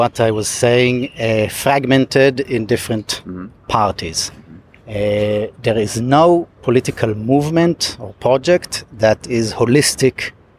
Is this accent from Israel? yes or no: yes; Kibbutz Be'eri, Southern District, Israel; now in Tel Aviv, Israel; I live in Tel Aviv, in the neighborhood of Florentine, where we are sitting right now. Originally, I'm from Kibbutz Be'eri, in the Gaza envelope, as we call it.